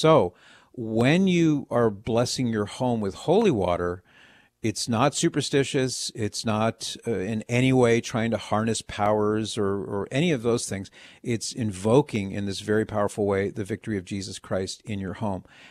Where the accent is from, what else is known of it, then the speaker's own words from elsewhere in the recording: California, United States; Now, Maria, I'm from California. I live most of my life in California